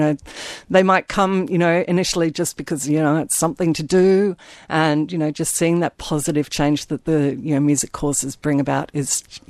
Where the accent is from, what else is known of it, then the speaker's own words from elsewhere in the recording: Broome, Western Australia, Australia; from Broome. But, you know, hopefully people get behind me